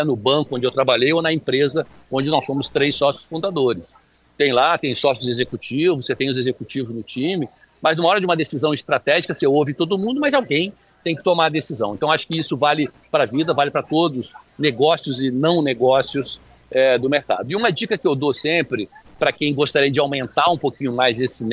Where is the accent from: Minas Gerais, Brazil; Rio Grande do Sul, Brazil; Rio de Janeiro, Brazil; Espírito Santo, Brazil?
Rio Grande do Sul, Brazil; Bento Gonçalves; born there; Bento Gonçalves, onde eu nasci, lá na Serra Gaúcha